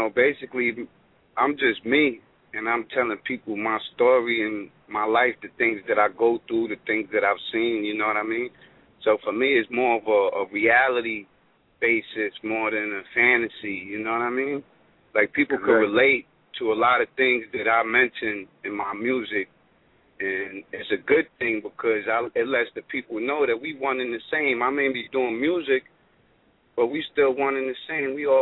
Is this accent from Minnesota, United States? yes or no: no; New York City, New York, United States; I'm born and raised in the Bronx, you know, where hip hop started.